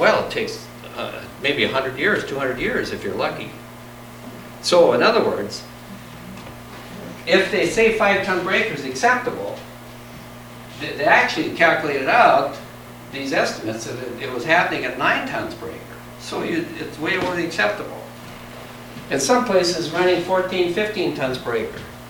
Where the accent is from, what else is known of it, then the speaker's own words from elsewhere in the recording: Wisconsin, United States; The problem with that is, in some of the areas I grew up in Wisconsin, is when your topsoil's gone, all you got left is the subsoil, and then you don't have much.